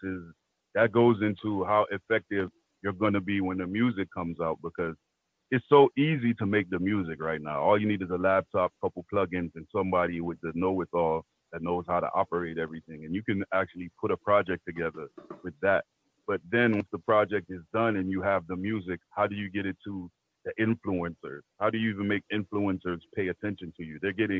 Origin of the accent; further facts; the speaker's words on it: United States; When it comes to me, I'm an American dancehall artist.